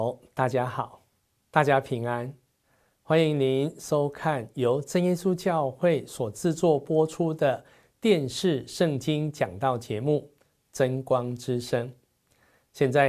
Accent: China; 我们中国人的一位很有名的这个皇帝

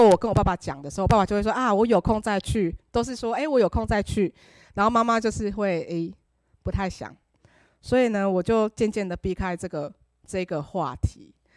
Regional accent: Kaohsiung, Taiwan; also born or lived in Changhua; 那我们小时候因为爸爸我们是彰化人，那爸爸做生意的关系我们就举家迁到高雄，大概是我三四岁的时候。那我们就在现在高雄的家那边就是买了个房子

